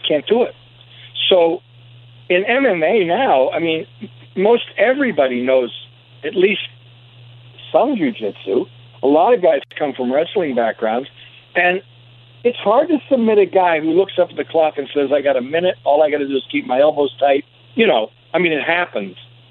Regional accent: Youngstown, Ohio, United States; Actually, I'm from Youngstown, Ohio, which is right on the PA line. But it was a steel mill town.

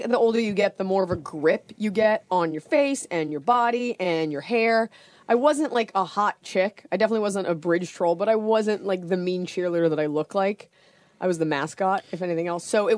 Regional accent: Dallas, Texas, United States; I'm from Dallas. Mm. Keep me company on the way back. So I went to school in Boston.

